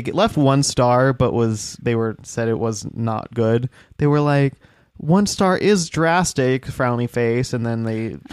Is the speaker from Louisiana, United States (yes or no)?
yes; New Orleans, Louisiana, United States; 300-year-long bloodline in New Orleans, so I am very much a part of the history here, and I am her people.